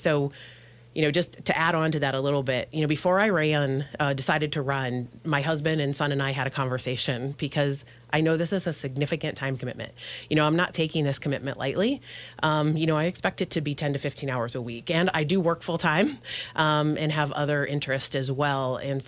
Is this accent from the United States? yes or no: yes; Worcester, Massachusetts, United States; So I am born and raised in Worcester. I'm a Worcester High School alum.